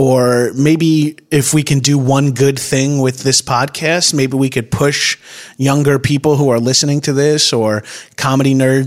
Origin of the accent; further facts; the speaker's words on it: New York, United States; I'm from New York, obviously